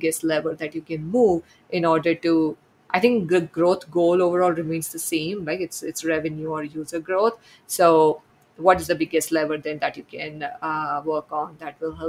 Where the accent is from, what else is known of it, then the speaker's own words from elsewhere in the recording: India; growing up in India, maybe you know this as well